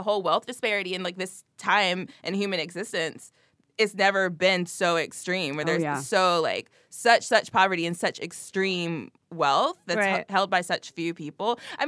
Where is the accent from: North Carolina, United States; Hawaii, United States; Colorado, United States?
North Carolina, United States; now in New York, United States; I'm from North Carolina.